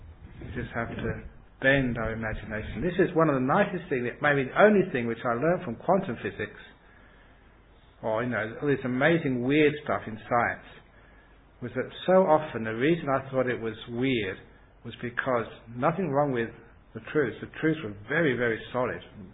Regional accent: England, United Kingdom; what country do you come from? We say, I come from England.

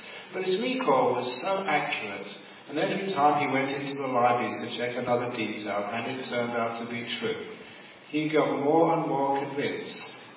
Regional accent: London, United Kingdom; now in Australia; I grew up in West London. I was born just in West London, spent a lot of time in the Western London suburb of Shepherd's Bush. So when I came to Australia

